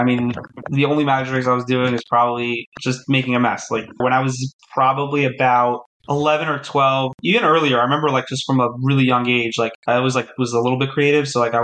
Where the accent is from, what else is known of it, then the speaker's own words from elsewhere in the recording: Queens, New York, United States; now in Far Rockaway, United States; I am 26 years old. I currently live in Far Rockaway, New York. I grew up in Queens, New York.